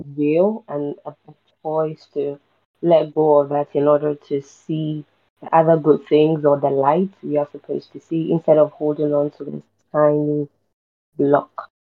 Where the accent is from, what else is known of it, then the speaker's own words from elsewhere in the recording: Ghana; And I'm from Ghana, all the way from West Africa.